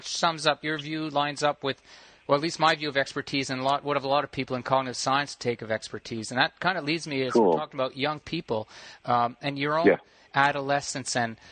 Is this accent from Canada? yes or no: yes; Quebec, Canada; French, because I'm actually originally from Quebec myself.